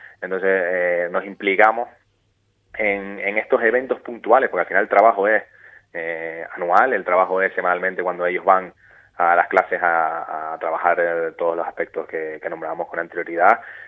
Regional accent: Canary Islands, Spain; para competir y ganar primero en Fuerteventura, y si tengo la suerte de conseguir ganar dentro de mi propia isla

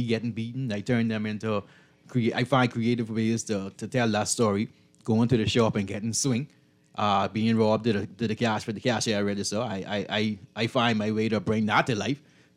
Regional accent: New Providence, Bahamas; Born on Hawkins Hill. No, I born on Hawkins. Born and raised on Hawkins. But before me, my mommy is a Long Island woman.

